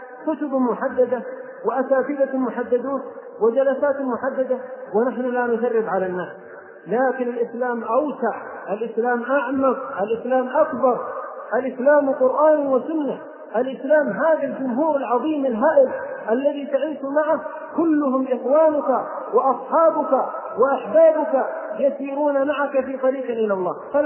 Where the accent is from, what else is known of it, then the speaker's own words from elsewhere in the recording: Abha, Asir, Saudi Arabia; مثل ما سأل أحد العلماء عندنا في أبها